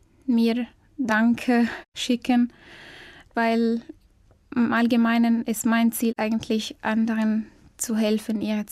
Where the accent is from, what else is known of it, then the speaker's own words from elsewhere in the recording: Cairo, Cairo Governorate, Egypt; Ich komme aus Ägypten, aus Kairo. Ich unterrichte Deutsch als Fremdsprache am Goethe-Institut Kairo. Bin im Jahr 1990 geboren.